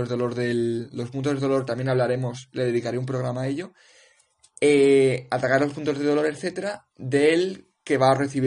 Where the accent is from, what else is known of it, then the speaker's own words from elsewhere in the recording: Valencia, Valencian Community, Spain; moved away as an adult; Desde que salí de Valencia, donde me crié y donde estudié, hasta pasar por varios países trabajando de muchísimas cosas